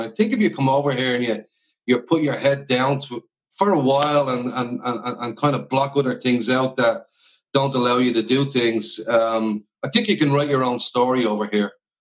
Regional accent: Dublin, Leinster, Ireland; obviously I'm not from the north side of Dublin, from Donega

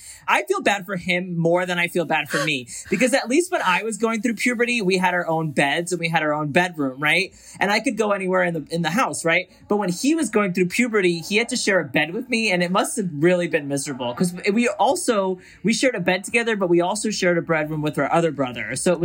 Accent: Brooklyn, New York, United States; It was a good mix. It was good. We had like a bunch of Greek kids, and then we had a bunch of Arabic kids

